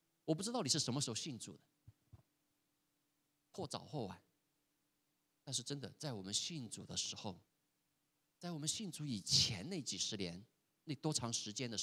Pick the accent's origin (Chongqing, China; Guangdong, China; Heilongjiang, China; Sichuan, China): Chongqing, China; 因为我重庆人嘛，山区长大